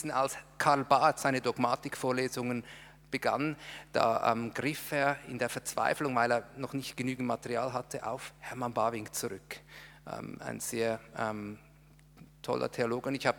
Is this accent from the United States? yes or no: no; Aargau, Switzerland; born there; now in Zürich, Switzerland; Schweiz, Zürich, gebürtiger Aargauer. Das ist so etwas nordwestlich vom Kanton Zürich.